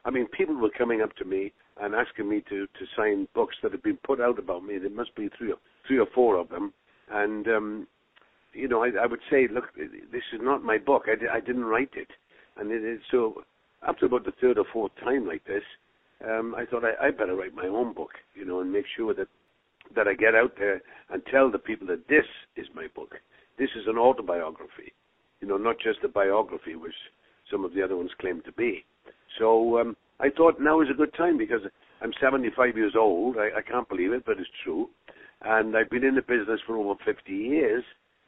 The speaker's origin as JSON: {"language": "English", "region": "Wales", "country": "United Kingdom", "tie": "born or raised there", "moved": "as an adult", "said": "what it was like growing up in Wales, what made me what I am"}